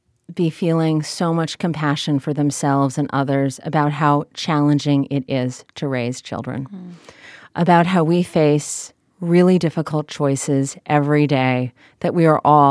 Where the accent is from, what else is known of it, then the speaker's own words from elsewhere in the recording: California, United States; when I was growing up in Marin, frequently I didn't feel that I belonged.